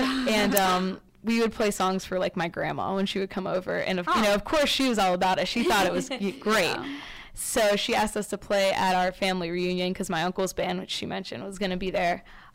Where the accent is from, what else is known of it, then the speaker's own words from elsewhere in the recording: Steubenville, Ohio, United States; We're from Ohio, like near the Steubenville area.